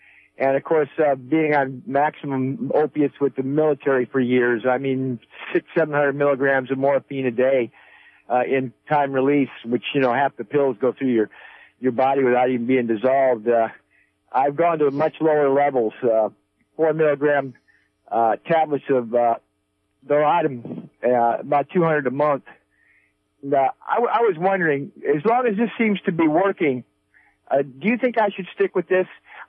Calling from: Garberville, California, United States; Locally here from Garberville area. Been here 42 years, and I listen to the show as often as I can.

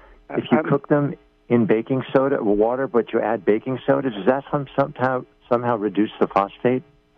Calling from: New Jersey, United States; From New Jersey.

